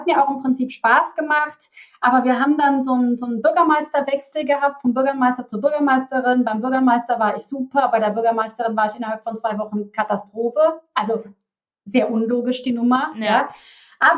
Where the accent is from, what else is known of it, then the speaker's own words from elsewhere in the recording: Cologne, North Rhine-Westphalia, Germany; accent: Cologne dialect; Da kommt auch mein Kölner Dialekt durch.